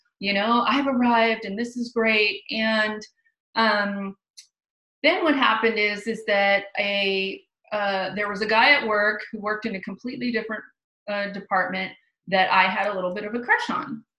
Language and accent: English; California, United States; now in Portland, United States; I'm from the Bay. I live up in Portland now, but I'm from San Francisco Bay Area.